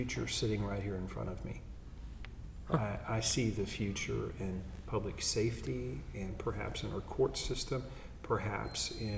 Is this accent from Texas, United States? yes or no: yes; Round Rock, Texas, United States; Well, I'm a Williamson County boy. I was born in Georgetown, raised in Round Rock.